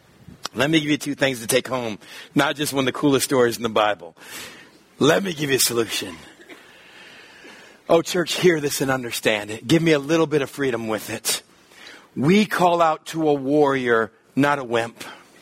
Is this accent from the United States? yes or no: yes; Texas, United States; I grew up in West Texas where they always said, but … this is your God.